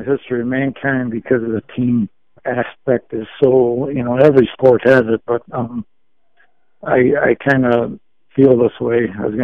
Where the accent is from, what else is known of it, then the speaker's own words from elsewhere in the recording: Maywood, Illinois, United States; I grew up in Maywood, Illinois, which is more north. It's not north, but it's more north.